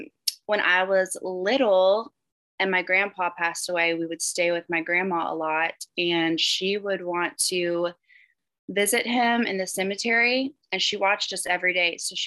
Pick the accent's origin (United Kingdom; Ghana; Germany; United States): United States; the South; I do still say y'all, and I feel like maybe that's the only way you would know I was from the South.